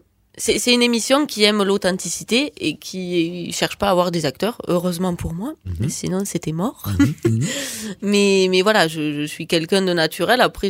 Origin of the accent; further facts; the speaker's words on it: Occitanie, France; je suis très fière d'être née en Aveyron, d'avoir vécu en Aveyron.